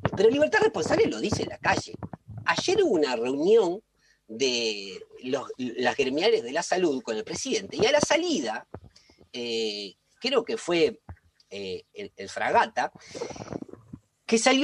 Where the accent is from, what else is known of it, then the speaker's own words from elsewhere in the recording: Uruguay; somos los mismos uruguayos que el año pasado, es cierto.